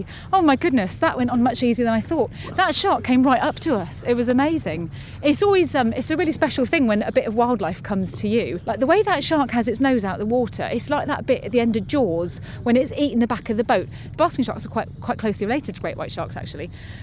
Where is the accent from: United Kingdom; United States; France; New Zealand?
United Kingdom; I'm very British, so I'm not going to whoop and cheer too much